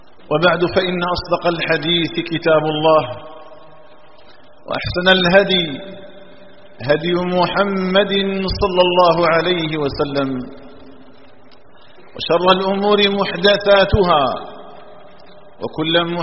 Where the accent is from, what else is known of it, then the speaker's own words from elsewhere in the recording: Algeria; اللهم اجعل بلادنا الجزائر آمنة مطمئنة